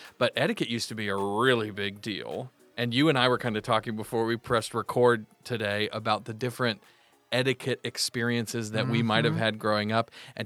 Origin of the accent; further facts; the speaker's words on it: the South, United States; Or growing up in the South, especially, yes, ma'am, yes, sir, no, ma'am, no, sir, to everyone, especially elders.